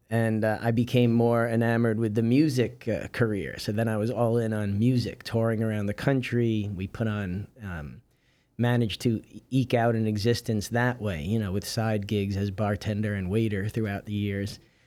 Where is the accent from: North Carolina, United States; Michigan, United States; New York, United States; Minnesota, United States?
Michigan, United States; And I moved to Los Angeles from Michigan.